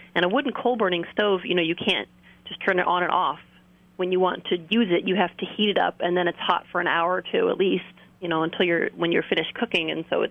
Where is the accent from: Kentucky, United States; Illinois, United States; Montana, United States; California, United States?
California, United States; I'm from California myself